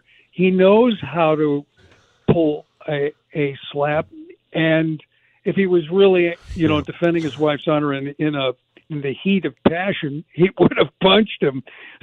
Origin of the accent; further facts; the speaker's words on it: Chicago, Illinois, United States; but I grew up in Chicago. We grew up fighting each other in the city.